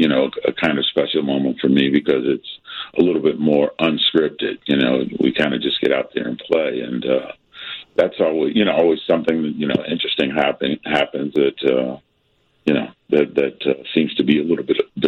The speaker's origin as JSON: {"language": "English", "town": "Chicago", "region": "Illinois", "country": "United States", "tie": "born or raised there", "said": "I grew up in the Chicago music scene where the elders on the scene taught the younger guys"}